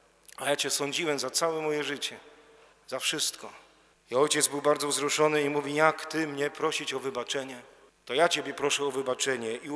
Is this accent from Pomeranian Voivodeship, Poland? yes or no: no; Greater Poland Voivodeship, Poland; a ja pochodzę z Wielkopolski, nie z Pomorza.